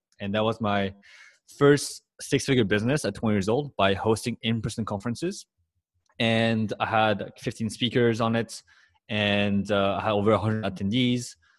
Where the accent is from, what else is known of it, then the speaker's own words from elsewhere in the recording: Paris, Île-de-France, France; English is a second language; moved away as an adult; now in United States; I was born and raised in Paris, and I arrived in the US when I was like 19